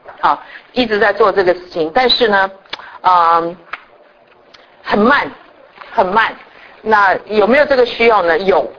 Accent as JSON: {"language": "Chinese", "region": "Taichung", "country": "Taiwan", "said": "那么我是台中人，可是我是台湾的那种外省人。"}